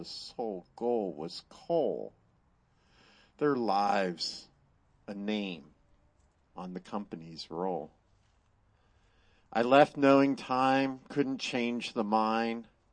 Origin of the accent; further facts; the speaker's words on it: Pennsylvania, United States; And I was raised in Pennsylvania, and I'm sure that had part of it too.